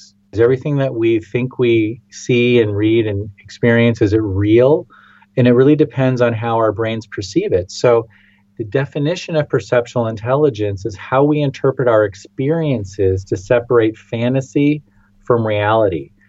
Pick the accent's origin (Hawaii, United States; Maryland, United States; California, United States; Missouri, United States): California, United States; Santa Monica; I grew up in California. I'm from Santa Monica, part of Los Angeles.